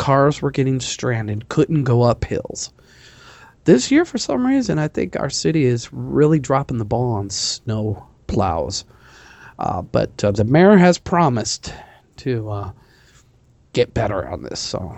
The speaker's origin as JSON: {"language": "English", "region": "Nebraska", "country": "United States", "said": "from Nebraska."}